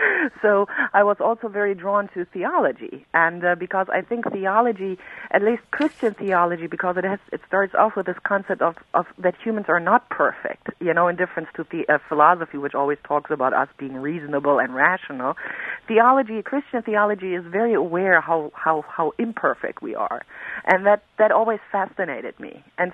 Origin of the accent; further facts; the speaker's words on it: Germany; Yes, I was always, I mean, even in kindergarten, I was building machines and stuff like that.